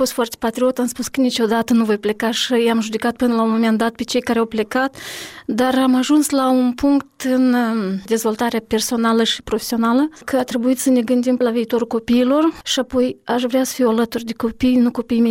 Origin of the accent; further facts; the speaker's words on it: Moldova; când spun că sunt din Republica Moldova